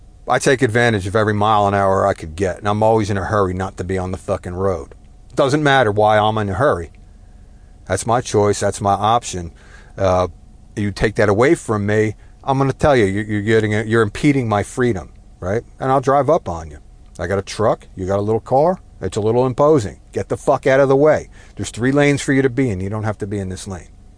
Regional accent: New Jersey, United States; The idea, like growing up in New Jersey, we were always taught you drive right and pass left, right?

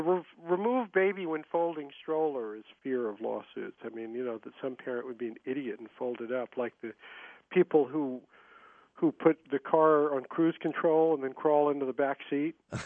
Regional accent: the South, United States; I grew up in the South, so I'd while away the summer hours fishing.

